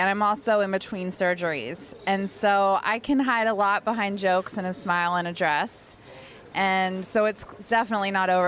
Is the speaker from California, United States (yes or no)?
yes; California, United States; So I'm from Northern California. I married a Bostonian, technically.